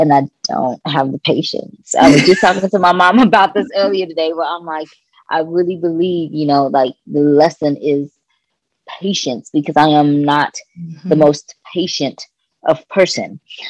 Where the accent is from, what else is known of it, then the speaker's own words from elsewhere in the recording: Kentucky, United States; So, like I said earlier, I'm from Kentucky.